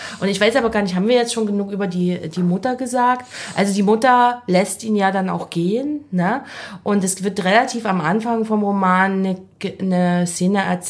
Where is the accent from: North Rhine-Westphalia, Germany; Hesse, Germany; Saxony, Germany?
Saxony, Germany; Chemnitz; von Chemnitz oder Karl-Marx-Stadt, wo ich aufgewachsen bin